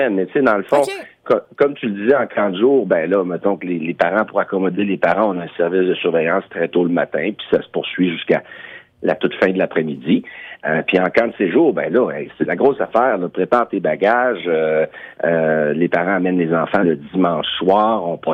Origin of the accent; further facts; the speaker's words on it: Sydney, Nova Scotia, Canada; first language English; French is a second language; ça paraît peut-être pas dans mon accent, mais je viens de Sydney, en Nouvelle-Écosse, donc ma langue maternelle, c'est l'anglais